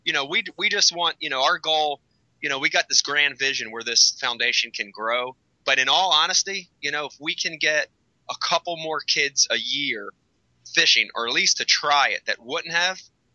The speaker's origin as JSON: {"language": "English", "region": "Northeast", "country": "United States", "tie": "born or raised there", "said": "in a lot of areas like where we grew up here in the Northeast, cities, different parts of the country"}